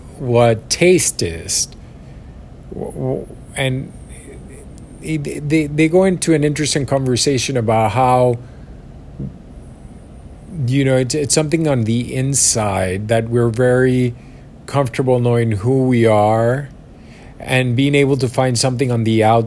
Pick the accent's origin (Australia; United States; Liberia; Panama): Panama; I mean, I'm from Panama, and we had the military bases here from the Panama Canal.